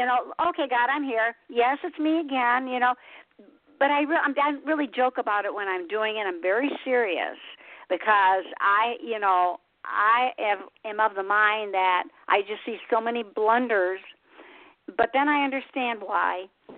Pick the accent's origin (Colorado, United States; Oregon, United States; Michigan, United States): Michigan, United States; Because I'm originally from Michigan